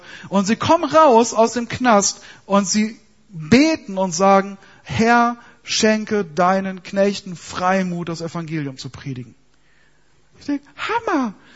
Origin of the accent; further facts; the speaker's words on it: North Rhine-Westphalia, Germany; das sagt man so bei uns im Ruhrgebiet.